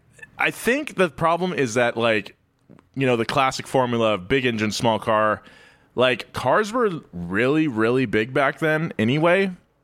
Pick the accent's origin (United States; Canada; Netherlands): Canada; British Columbia; I grew up in Rust Valley.